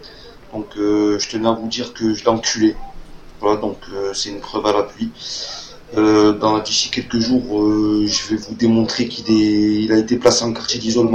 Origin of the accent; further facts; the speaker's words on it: Lyon, Auvergne-Rhône-Alpes, France; Bon, je suis un pélo du secteur, je suis de Lyon.